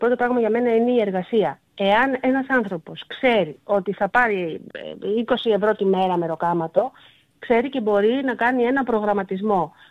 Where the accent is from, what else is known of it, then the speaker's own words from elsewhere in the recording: Western Greece, Greece; επειδή κατάγομαι από την Ηλία, ναι, και μιλώ πολύ συγκεκριμένα για αυτή την περιοχή